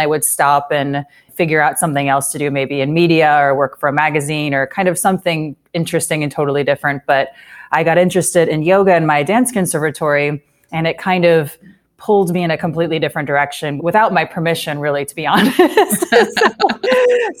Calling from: Illinois, United States; also born or lived in New York City; We're actually in Southern Illinois right now. We were in New York City for so many years and all my family's out here.

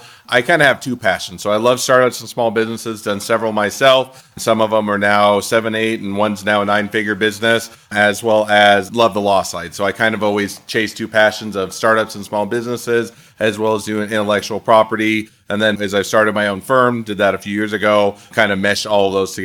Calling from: Morgan, Utah, United States; So I'm in Utah, just north of Salt Lake City in a small town that's called Morgan, Utah. But yeah, just north of Salt Lake City.

